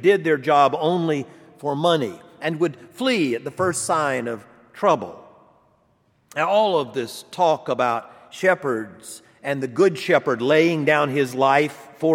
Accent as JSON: {"language": "English", "region": "Georgia", "country": "United States", "said": "I'm from Georgia. And in Georgia, growing up, I was nearly an adult before I ever saw an actual sheep."}